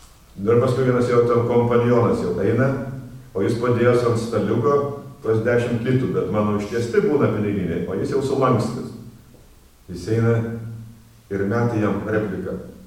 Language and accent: Lithuanian; Dagestan, Russia; Lithuanian is a second language; now in Lithuania; Aš iš Dagestano, Lietuvoje, jau nuo 84 metų, čia žmona yra, dukra jau saugusi, bet jie mane išvarė, dabar aš gyvenu nakvynės namuose